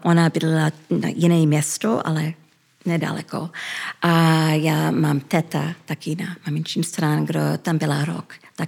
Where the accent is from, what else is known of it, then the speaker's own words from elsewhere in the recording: Ottawa, Ontario, Canada; born there; Czech is a second language; my jsme všechny narodili v Kanadě, v Ottawa. Moje starší sestra a já, my jsme mluvili česky jako první jazyk.